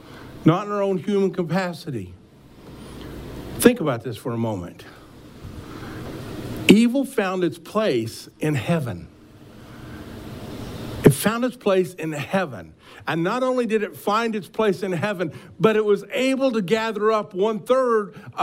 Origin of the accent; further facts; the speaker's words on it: Missouri, United States; Now, I can tell you, I grew up in Missouri, and we had, my grandmother, even though we had about 80 acres that we worked with and we grew things on